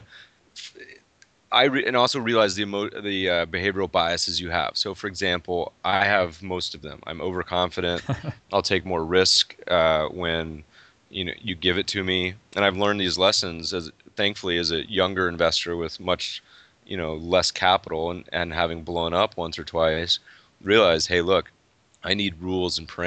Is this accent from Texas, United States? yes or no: no; Denver, Colorado, United States; I grew up in Denver mostly. So I'm a huge Denver Broncos fan, right?